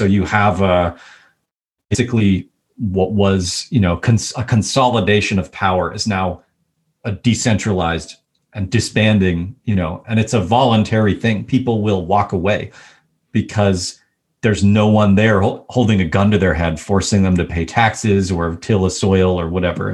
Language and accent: English; United States; In some sense, just being an American makes me elite globally, right?